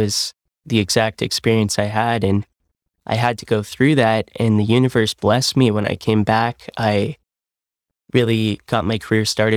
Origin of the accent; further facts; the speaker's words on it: Imperial Beach, California, United States; So I grew up in Imperial Beach, San Diego, and really had a great upbringing there by the coast